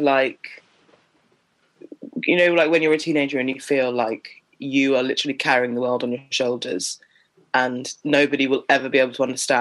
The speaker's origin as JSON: {"language": "English", "town": "Sutton", "region": "London", "country": "United Kingdom", "tie": "born or raised there", "said": "I was living in Sutton. I grew up in Sutton in South London. Which is like, it's technically London, but nobody really thinks of it as London."}